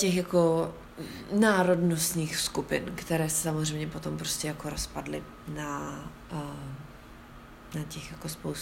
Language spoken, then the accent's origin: Czech; Sudetenland, Czechia; já jsem taky ze Sudet